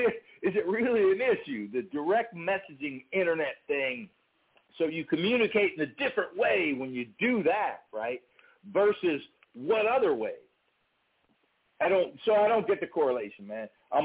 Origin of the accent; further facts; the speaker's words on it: Cleveland, Ohio, United States; also born or lived in Africa / Greece; No, I'm not. I'm from Ohio, man. Cleveland, brother.